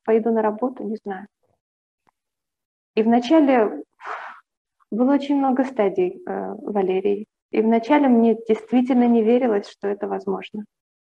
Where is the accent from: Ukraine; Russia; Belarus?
Ukraine; Kharkiv, Kharkiv Oblast; мне 32 года. Родилась я в Харькове, жила там до какого-то времени, потом уехала. И последнее время я жила в Харькове пару лет